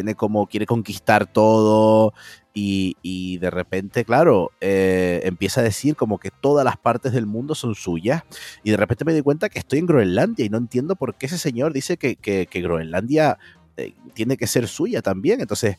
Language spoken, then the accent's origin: Spanish; San Cristóbal de La Laguna, Canary Islands, Spain; yo soy de San Cristóbal de la Laguna, ciudad pues de frío, la fábrica del frío por excelencia en Tenerife.